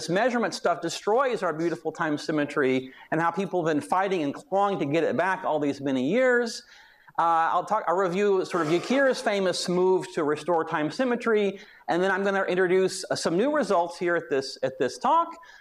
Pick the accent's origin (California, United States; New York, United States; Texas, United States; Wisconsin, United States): Texas, United States; I'm a born and bred Texan, so that's a bragging point for Marlon.